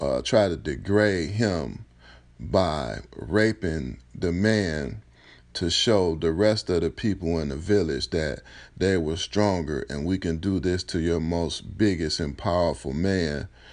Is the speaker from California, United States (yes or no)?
no; Detroit, Michigan, United States; Now, see, the problem we have, like, especially where we come from, I'm from Detroit, where it's hard for a group of individuals to get together and shine and really do something.